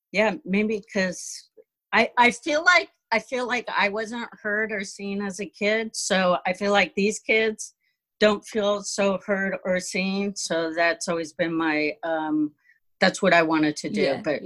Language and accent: English; California, United States; moved away as an adult; So I grew up in California, and the cult was in Santa Monica, California.